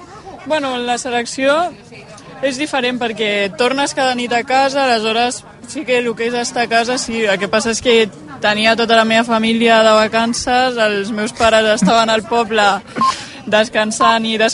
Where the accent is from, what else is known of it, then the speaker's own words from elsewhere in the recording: Barcelona, Catalonia, Spain; a Gràcia, que és el meu barri